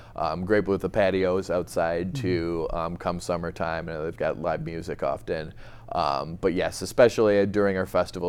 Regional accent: Trenton, New Jersey, United States; You know, I grew up in Trenton

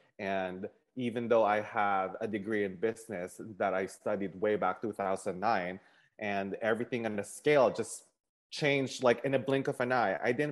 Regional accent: Philippines; I think what I learned as well growing up in the Philippines and seeing people who are above my social status in life

